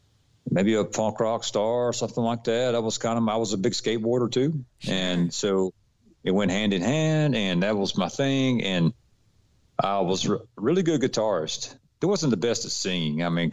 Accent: Forest Park, Georgia, United States; We lived on the south side of Atlanta, which Clayton County. You know, it's not known as one of the best areas, I guess. But Forest Park is where I was at, and then we moved out west of Atlanta

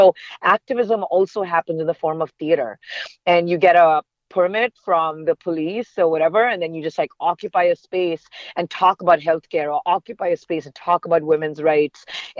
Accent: India; I grew up in India. And I grew up at a time when schools were very, very academic and focused on academics.

